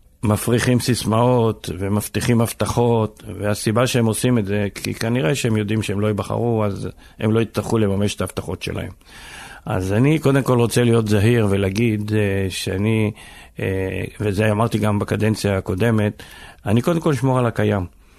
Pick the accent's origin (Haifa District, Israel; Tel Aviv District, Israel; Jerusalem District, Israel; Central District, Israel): Haifa District, Israel; born there; מה חי? אני נולדתי פה.